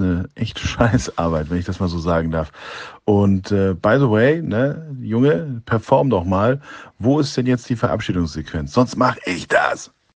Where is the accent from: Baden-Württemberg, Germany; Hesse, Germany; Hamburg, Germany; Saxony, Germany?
Hamburg, Germany; wir sind ja Hamburger